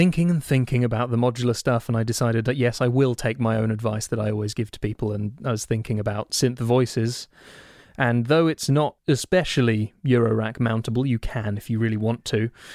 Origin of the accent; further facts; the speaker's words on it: Bedford, East of England, United Kingdom; my hometown of Bedford.